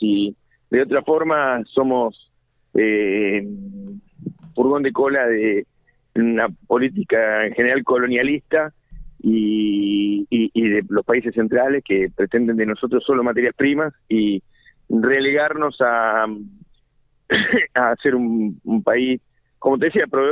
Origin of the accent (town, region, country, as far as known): Argentina